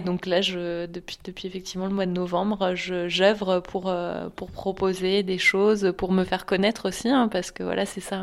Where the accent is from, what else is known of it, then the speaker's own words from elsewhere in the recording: Caen, Normandy, France; now in Royan, France; En fait, moi de base je suis normande, je viens de Caen et j'ai emménagé dans le Royan il y a un an et demi.